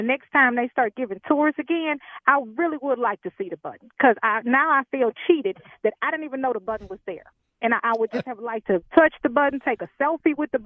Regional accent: Texas, United States; And I'm from Texas, so I'm good with cowboy hats with most things.

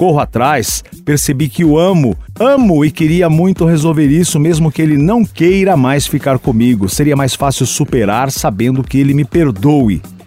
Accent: São Luís, Maranhão, Brazil; tenho 22 anos, sou de São Luís do Maranhão.

